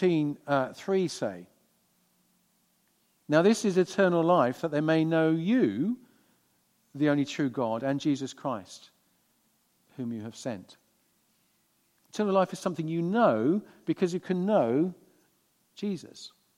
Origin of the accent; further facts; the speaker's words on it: South East England, United Kingdom; moved away as an adult; When I was 18, I grew up on the Isle of Wight, having done A-levels, left to go away to college. I studied at a London University College, it was called Y College, some 60 miles or so from London in rural Kent, just northwest of Ashford.